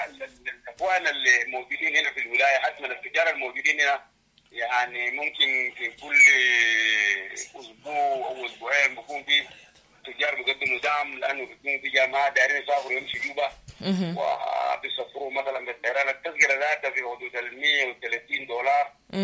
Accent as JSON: {"language": "Arabic", "country": "Sudan", "said": "أنه نحن كسودانيين أو كمسلمين"}